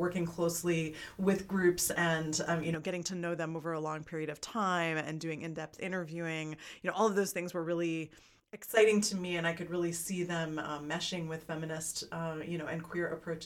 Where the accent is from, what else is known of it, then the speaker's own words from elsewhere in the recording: Hawaii, United States; also born or lived in Virginia / Taiwan / Germany / Singapore; I was born in Virginia, but lived until I was 10 in Hawaii. My dad was in the Foreign Service, so I lived in Taiwan, Germany, Singapore, Austria, went to college in Florida